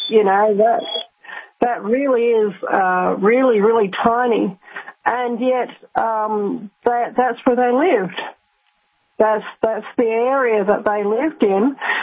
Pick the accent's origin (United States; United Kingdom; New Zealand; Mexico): New Zealand; Rotorua, Bay of Plenty; I grew up in Rotorua in New Zealand, and when I was a very little girl, at the local